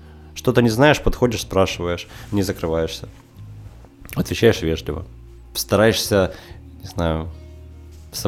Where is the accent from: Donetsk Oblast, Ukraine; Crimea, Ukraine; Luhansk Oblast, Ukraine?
Donetsk Oblast, Ukraine; Donetsk; Ну, учитывая, что я родился и вырос в Донецке, я во всех этих городах был